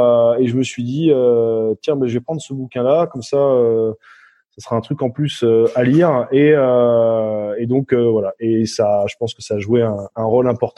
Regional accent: Périgueux, Nouvelle-Aquitaine, France; born or raised there; also born or lived in Sainte-Adresse

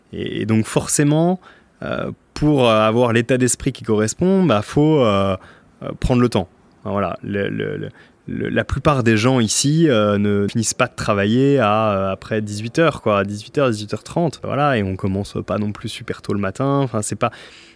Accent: Normandy, France; Alors, en tant que Normand, les grandes forêts me manquent.

